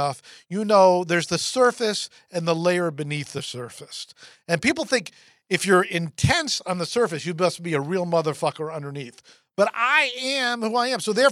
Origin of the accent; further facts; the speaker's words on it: Fairfield, Connecticut, United States; I grew up in Connecticut in the suburbs, Fairfield, Connecticut. That's 50 miles from New York City.